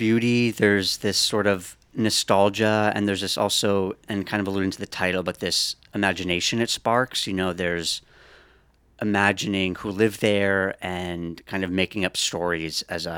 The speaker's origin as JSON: {"language": "English", "town": "Brooklyn", "region": "New York", "country": "United States", "tie": "born or raised there", "lives_now": "Newburgh, United States", "said": "So I grew up in Brooklyn and I moved to Newburgh in the Hudson Valley about 4 years ago."}